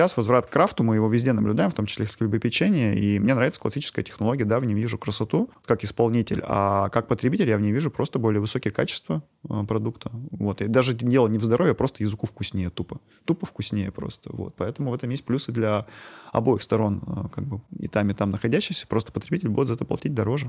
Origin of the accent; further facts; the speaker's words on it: Dobryanka, Perm Krai, Russia; also born or lived in Moscow; я родом из маленького городка уральского, вот, который называется Добрянка. Вот, фактически это такое полусело, полугород.